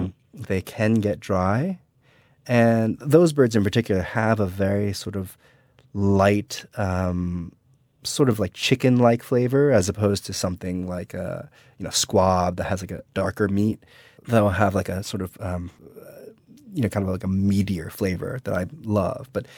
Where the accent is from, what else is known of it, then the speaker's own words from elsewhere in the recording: New Jersey, United States; So I grew up in New Jersey and have not had the pleasure of doing much hunting in my life.